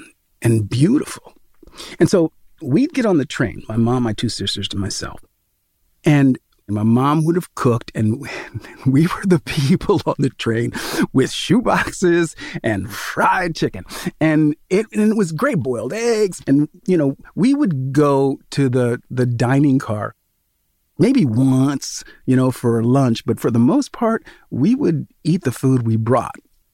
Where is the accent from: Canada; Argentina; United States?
United States; Sacramento, California; Not the home I grew up in Sacramento, but Amami's house.